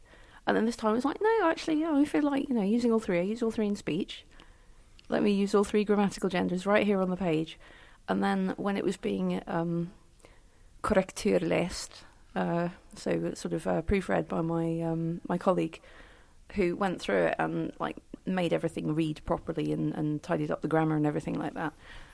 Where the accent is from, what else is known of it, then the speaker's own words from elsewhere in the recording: Scotland, United Kingdom; but it reminds me an awful lot of being Scottish and having to deal with the fact that there's a much bigger country to the south, which has a history of not treating Scotland very well.